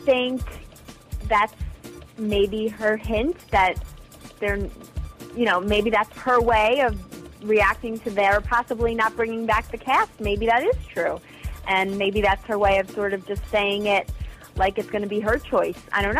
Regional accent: New York, United States; Well, you know, as a New Yorker, I have to say I love the Hamptons.

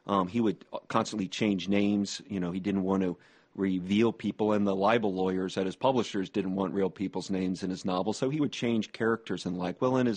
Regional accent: Ohio, United States; I've been into Jack Kerouac since I was a young boy growing up in Ohio.

